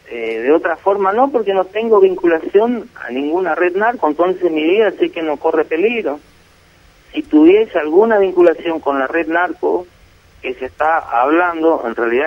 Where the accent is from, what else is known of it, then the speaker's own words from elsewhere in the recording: El Dorado, Misiones, Argentina; now in Posadas, Argentina; Y vengo del Dorado, vine el año 2007 del Dorado a Posada a trabajar.